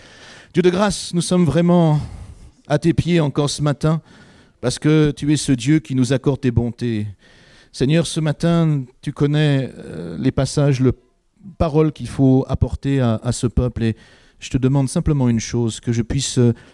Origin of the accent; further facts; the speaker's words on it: Grand Est, France; nous, vers chez nous, en Alsace, on a un endroit où ils élèvent des aigles, des faucons